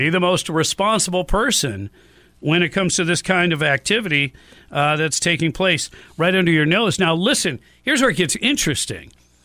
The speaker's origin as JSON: {"language": "English", "region": "Michigan", "country": "United States", "tie": "born or raised there", "said": "But I grew up in Michigan"}